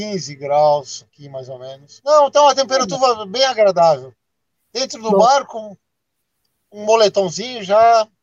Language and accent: Portuguese; Santa Catarina, Brazil; also born or lived in Farroupilha; Farroupilha e já de criança mudamos para Santa Catarina. E moramos em várias cidades, Santa Catarina, no interior e no litoral.